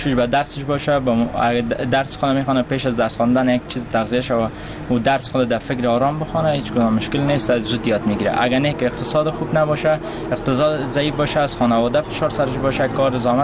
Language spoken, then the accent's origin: Persian; Kabul, Afghanistan; از کابل هستم.